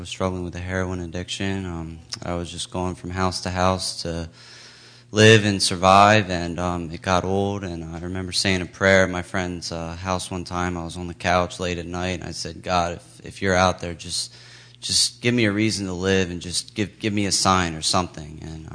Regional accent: Pennsylvania, United States; Oh, Pennsylvania, sorry.

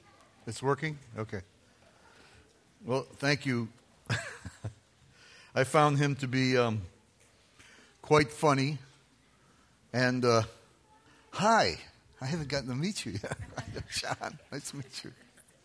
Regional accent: New York, United States; I come originally from New York State.

